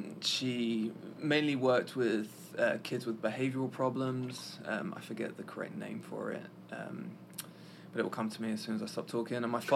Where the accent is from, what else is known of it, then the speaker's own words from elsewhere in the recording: London, United Kingdom; From Southeast London. Born and raised.